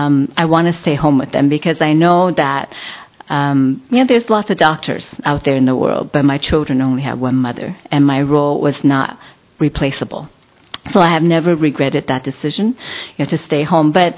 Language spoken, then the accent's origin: English; Taiwan; English is a second language; I think when I was growing up in Taiwan